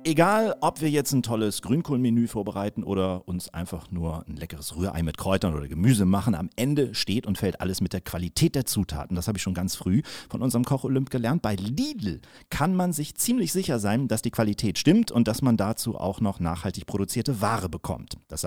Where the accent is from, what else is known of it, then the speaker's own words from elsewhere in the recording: Kiel, Schleswig-Holstein, Germany; hat übrigens in meiner Heimatstadt studiert, in Kiel